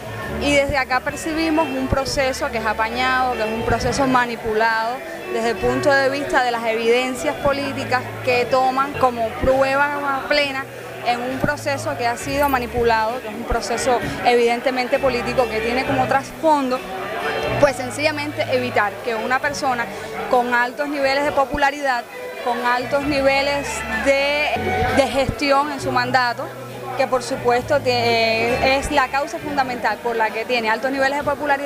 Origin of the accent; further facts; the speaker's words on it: Cuba; Como ciudadana cubana